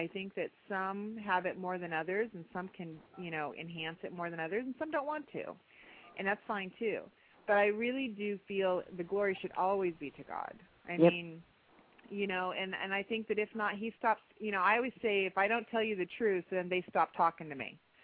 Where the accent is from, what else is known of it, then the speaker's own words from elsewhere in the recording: Ohio, United States; And coming from, again, Ohio, a small town in Ohio, my grandmother was Canton.